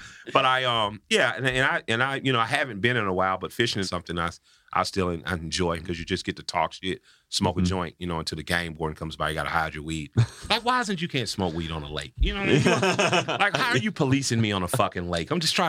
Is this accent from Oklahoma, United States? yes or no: no; Atlanta, Georgia, United States; And I'm from Atlanta, home of Coca-Cola.